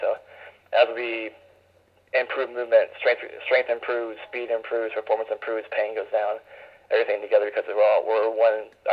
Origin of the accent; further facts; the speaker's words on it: Berkeley, California, United States; Like I said, I'm from Berkeley, California.